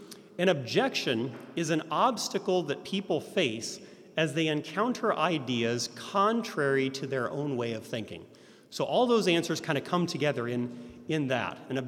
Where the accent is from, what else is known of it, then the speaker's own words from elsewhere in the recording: Florida, United States; Now, you have to understand, I'm from the South, from Florida.